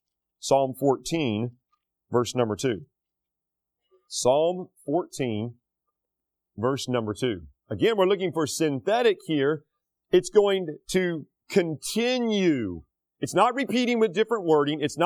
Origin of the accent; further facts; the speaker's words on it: North Carolina, United States; And I said, oh, I didn't know I was going to North Carolina, my home state.